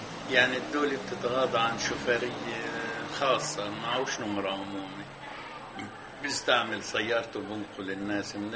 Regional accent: Palestine; كتبت في الصحف حقوق الفلسطينيين وإعطائنا الفرص وطنية

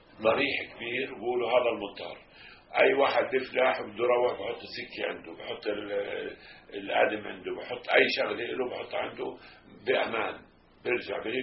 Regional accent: Palestine; moved away; في جنب الجامع لما اجينا نطلع من فلسطين احنا في بير بالصخر

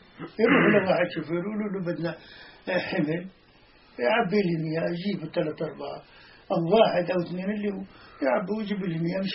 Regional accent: Palestine; moved away; يعني قريتنا طلعنا من فلسطين وفي عندها واحنا بحاجه لكثير اشياء

